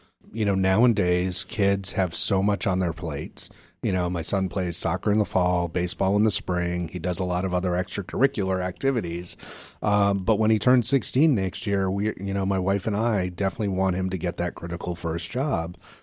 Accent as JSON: {"language": "English", "region": "Massachusetts", "country": "United States", "tie": "born or raised there", "said": "It was an ice cream stand back in my hometown in Massachusetts where I grew up is where I kind of cut my teeth."}